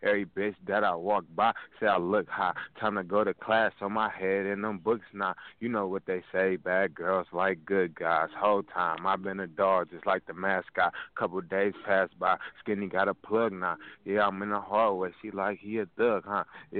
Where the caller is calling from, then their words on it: Detroit, Michigan, United States; I'm calling in from Detroit, Michigan.